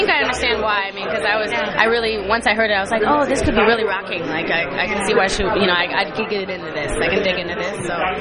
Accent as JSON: {"language": "English", "town": "San Francisco", "region": "California", "country": "United States", "said": "I'm from San Francisco, California, but I've been living here for 19 years."}